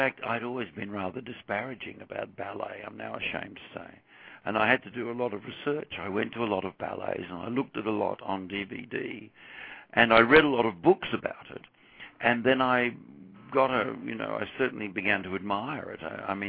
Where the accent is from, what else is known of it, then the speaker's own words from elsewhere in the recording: Australia; I grew up in Australia and, you know, I always wanted to make films